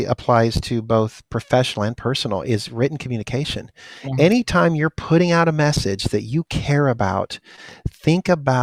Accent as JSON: {"language": "English", "region": "Kansas", "country": "United States", "said": "I'm from Kansas. So everyone knows about Kansas as Dorothy, right?"}